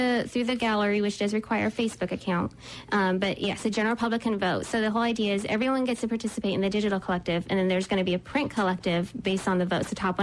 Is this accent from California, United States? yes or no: no; New Mexico, United States; I'm from New Mexico, so I have an affinity for that.